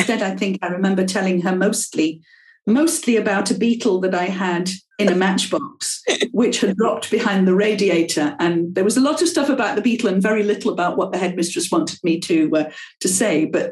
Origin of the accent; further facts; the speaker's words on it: England, United Kingdom; first language French; English is a second language; I was born in England, but my mother didn't speak English. And so we spoke French at home until I went to school. And then I picked up English because I had to.